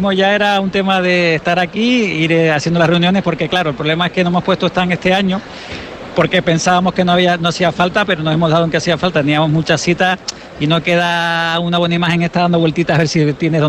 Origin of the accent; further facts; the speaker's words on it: Canary Islands, Spain; pero realmente yo soy canario ante todo